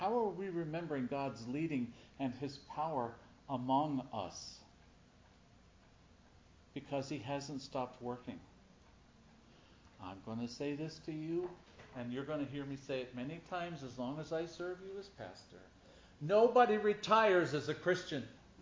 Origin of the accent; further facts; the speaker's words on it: Boyertown, Pennsylvania, United States; In my hometown, in Boyertown, Pennsylvania. In the center of town is Trinity Evangelical Lutheran Church.